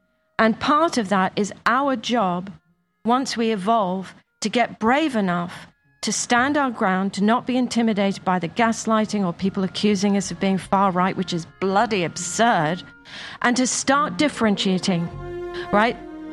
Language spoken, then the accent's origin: English; England, United Kingdom; I grew up in England. I had English nannies.